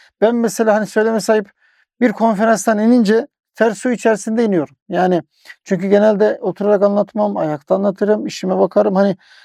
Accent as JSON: {"language": "Turkish", "region": "Yalova", "country": "Turkey", "tie": "born or raised there", "said": "ben Yalova'da büyüdüm. Küçüklüğümüzde bizim o toprakla ilişkimiz hep vardı."}